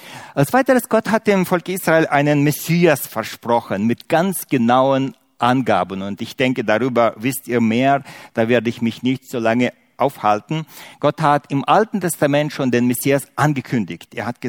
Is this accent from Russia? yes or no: yes; Russia; Ich selber bin ein Deutscher, der im großen russischen Reich aufgewachsen ist.